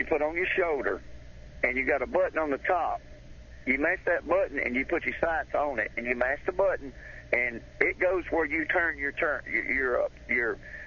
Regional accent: Alabama, United States; Hey, I was raised in Alabama with a .22. I'm a good shot.

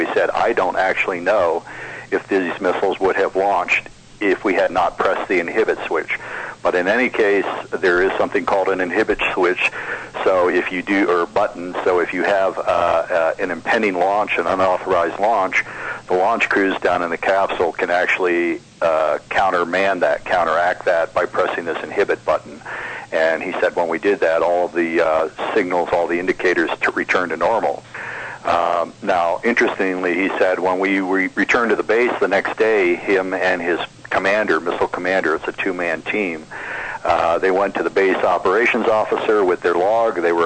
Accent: United States; just speaking as an American citizen and a human being

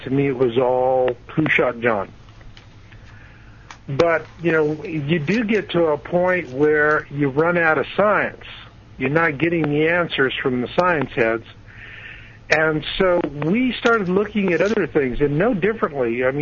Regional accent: Arizona, United States; You know, I grew up in Arizona. I know these people.

